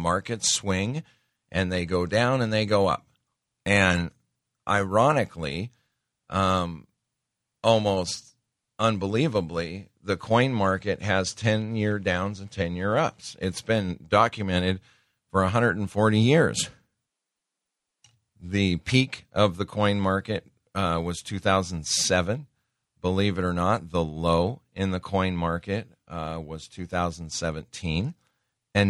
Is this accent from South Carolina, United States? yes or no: no; Montana, United States; I grew up in Montana, and we've bought numerous, numerous collections out of Montana